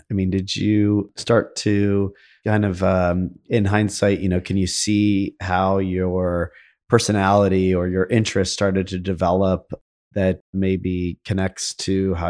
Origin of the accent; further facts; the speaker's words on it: Akron, Ohio, United States; also born or lived in Columbus; we moved from Akron, Ohio to Columbus, Ohio. It was difficult